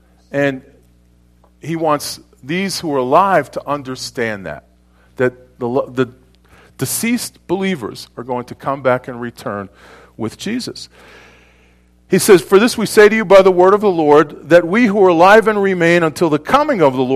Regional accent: New York, United States; I'm from New York. I'm cynical. New Yorkers are cynical.

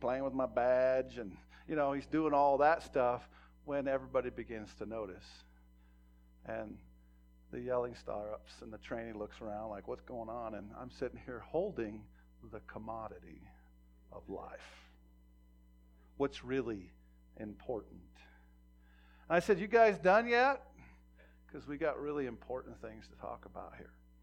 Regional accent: Montana, United States; We're hunters. We're from Montana, and so it was hunting season, it was bird season, and I just loved bird hunt when I was a young man.

